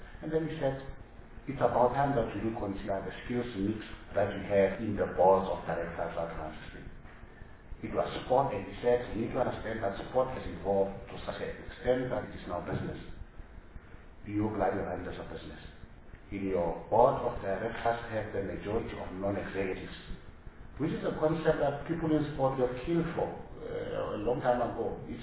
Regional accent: South Africa; I lament the fact as a South African citizen

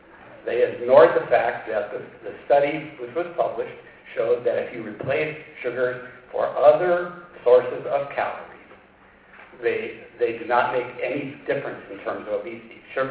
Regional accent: Boston, Massachusetts, United States; I come from Boston, Massachusetts, where it has been snowing for 4 days.

